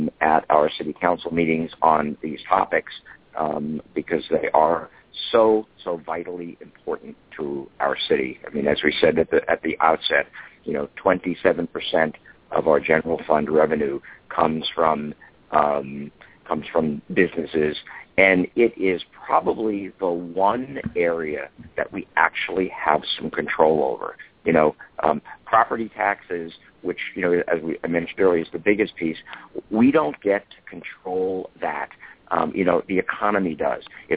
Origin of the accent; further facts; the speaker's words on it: New York, United States; accent: New York; I grew up in New York, but some people joke that I've lost most of my New York accent until someone from New York starts talking to me